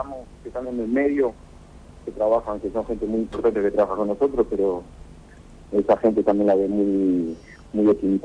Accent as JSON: {"language": "Spanish", "country": "Uruguay", "moved": "yes", "said": "No, yo soy uruguayo, yo trabajo acá en Europa hace tiempo, estamos cerrando varias operaciones acá en Italia, y he trabajado en Estados Unidos también."}